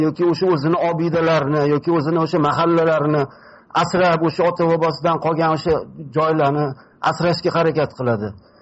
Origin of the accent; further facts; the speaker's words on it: Tashkent, Uzbekistan; men o'zi asl Toshkentda tug'ilib o'sganman